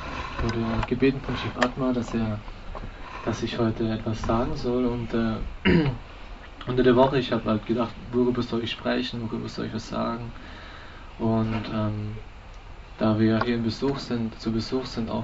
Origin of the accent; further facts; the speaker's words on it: Berlin, Germany; Ich komme aus Berlin.